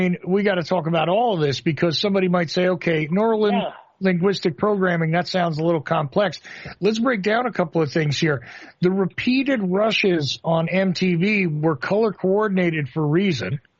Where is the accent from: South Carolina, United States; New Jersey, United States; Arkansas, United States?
New Jersey, United States; is from the same place I am. You know, I was from New Jersey.